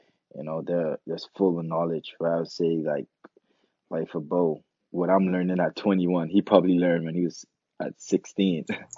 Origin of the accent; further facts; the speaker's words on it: Freeport, Grand Bahama, Bahamas; I'm from Freeport, Grand Bahama